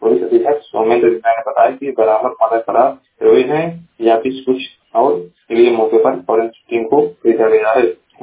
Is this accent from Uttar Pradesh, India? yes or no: yes; Maharajganj, Uttar Pradesh, India; मैं जिले महाराजगंज का निवासी हूँ।